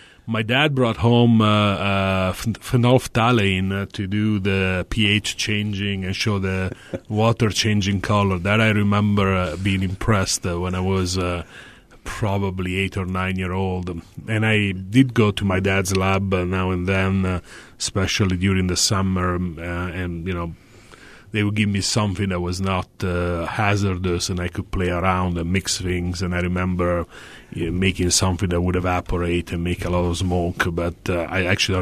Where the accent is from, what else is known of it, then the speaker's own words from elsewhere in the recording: Bologna, Emilia-Romagna, Italy; I grew up in Bologna.